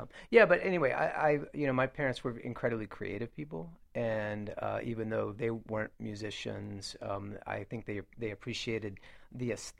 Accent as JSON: {"language": "English", "region": "Georgia", "country": "United States", "tie": "born or raised there", "said": "I grew up so outside of Chattanooga in Walker County, Georgia, my little public elementary school."}